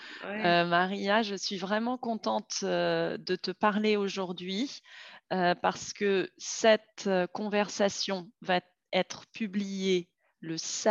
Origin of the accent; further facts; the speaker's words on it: France; moi, je suis française et je suis française catholique